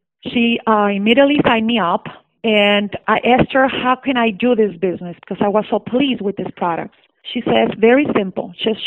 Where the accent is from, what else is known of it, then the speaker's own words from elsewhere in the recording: Mexico; now in Chicago, United States; I'm from Chicago, Illinois, originally from Mexico.